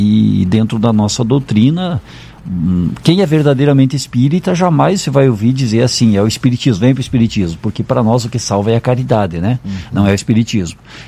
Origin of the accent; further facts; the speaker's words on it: Lagoa Vermelha, Rio Grande do Sul, Brazil; eu sou natural aqui de Lagoa Vermelha, aqui do interior, de Capão Alto, Santa Luzia, e família católica